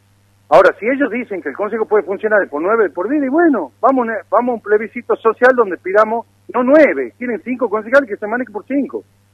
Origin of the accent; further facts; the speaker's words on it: Yerba Buena, Tucumán, Argentina; yo, la verdad, soy nacido y crié en Yerobuena